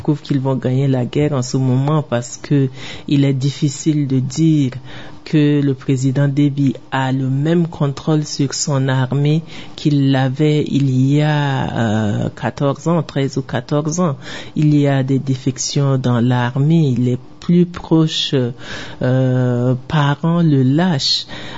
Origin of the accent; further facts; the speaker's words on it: Chad; en tant que Tchadien